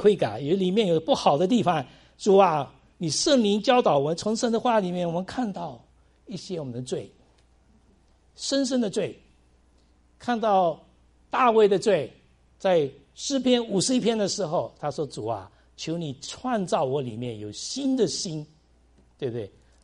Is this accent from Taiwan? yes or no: no; China; now in United States; 我们从大陆来美国也是拿了一个皮箱